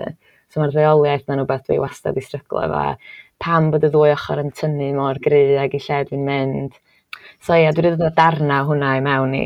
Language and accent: Welsh; Wales, United Kingdom; dwi'n gwybod pwy dwi'n Cymraes, a dyna fo.